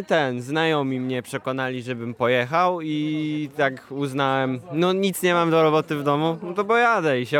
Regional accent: Stalowa Wola, Subcarpathian Voivodeship, Poland; ze Stalowej.

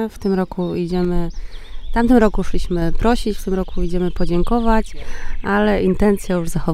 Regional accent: Sulmierzyce, Greater Poland Voivodeship, Poland; Pochodzę z Sulmierzyc

